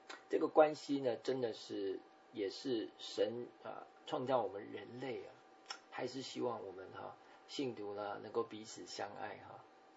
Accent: China; 所以我们在我们中国人读圣经的时候呢，我们可能没有把握到一个重点。

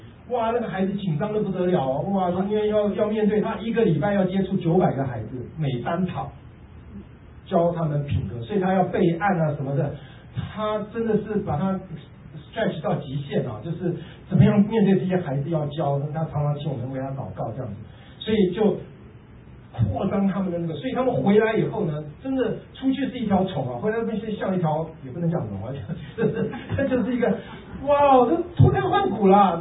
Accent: Taiwan; 我是从台湾来的

